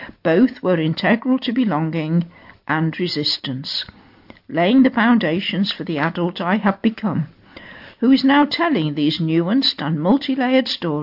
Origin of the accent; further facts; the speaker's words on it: Coventry, West Midlands, United Kingdom; Coventry was always a cultural diverse city of global communities from my time growing up in Stoke in the 1970s